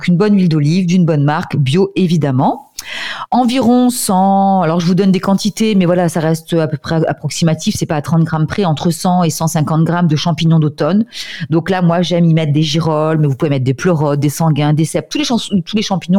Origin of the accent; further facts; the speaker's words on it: France; Mais nous, si on revient chez nous en France, les produits fermentés qu'on consomme tous ou plus ou moins régulièrement